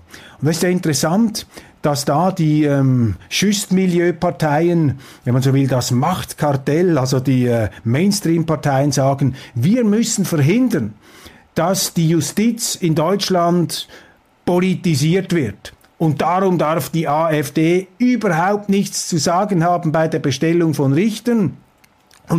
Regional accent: Switzerland; Als Schweizer sehen wir das etwas kritischer. Bei uns ist das Volk das oberste Verfassungsgericht.

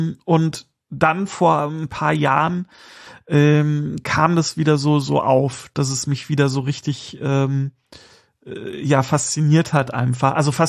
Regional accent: Germany; sag ich als Deutscher.

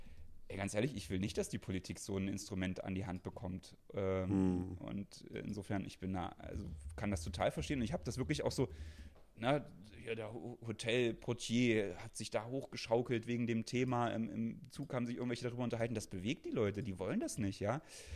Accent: eastern Germany, Germany; ich meine, war 5 Jahre, als die DDR vorbei war

